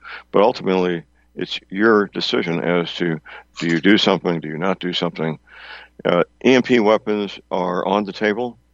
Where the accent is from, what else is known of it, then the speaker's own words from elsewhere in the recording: St. Louis, Missouri, United States; Well, my hometown is St. Louis, and you can't live in St. Louis without knowing people that work for Anheuser-Busch and Boeing.